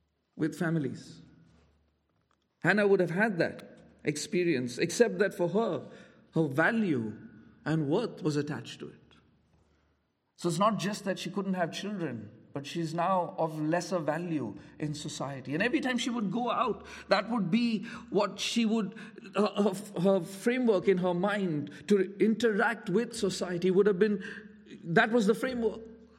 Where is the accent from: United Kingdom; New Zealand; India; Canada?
India; I'm from India